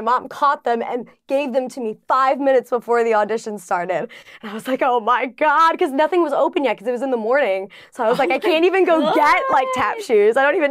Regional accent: Pennsylvania, United States; I grew up in Pennsylvania in the middle of nowhere, in between the Amish country and Philly. Again, middle of nowhere farmland.

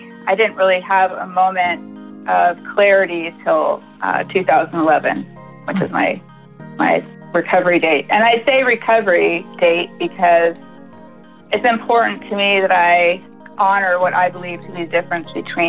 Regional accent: Temecula, California, United States; I am from Temecula, California.

